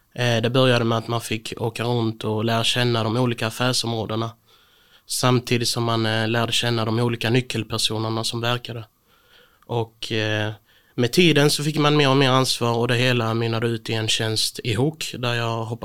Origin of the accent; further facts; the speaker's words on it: Skåne, Sweden; 28 år, född och uppvuxen i norra Skåne.